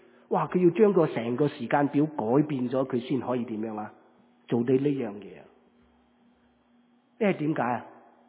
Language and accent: Cantonese; Dongguan, Guangdong, China; 我是东莞人嚟嘅，咁我哋在座咧有潮州人啊